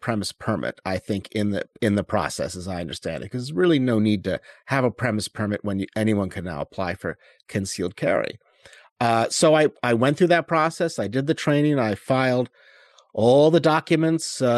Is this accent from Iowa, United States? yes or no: no; New York City, New York, United States; I grew up in New York City with my dad, and he had a premise permit.